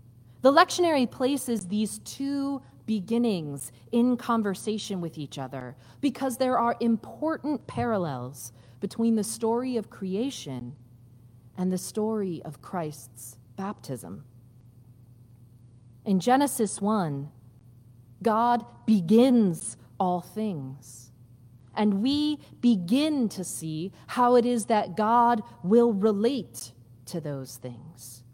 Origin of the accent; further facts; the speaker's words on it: Connecticut, United States; also born or lived in Portland, Maine; I grew up on the Long Island Sound in Connecticut, and I used to live in Portland, Maine.